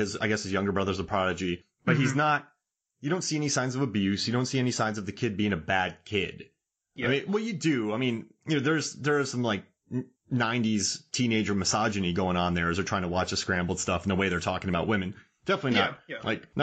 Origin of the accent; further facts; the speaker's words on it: Florida, United States; I grew up in Florida.